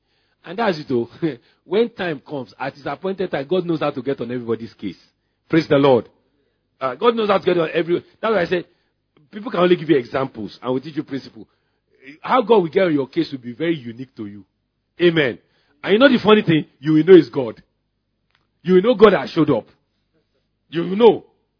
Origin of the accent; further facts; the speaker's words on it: Lagos, Nigeria; also born or lived in Ibadan; I'm from Ibadan, but I was brought up in Lagos.